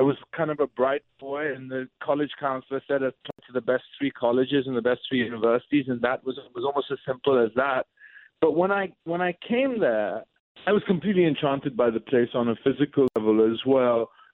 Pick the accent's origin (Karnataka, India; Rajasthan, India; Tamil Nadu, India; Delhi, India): Delhi, India; now in United States; As an anglicized Indian growing up in Delhi, the city hadn't existed for me at all.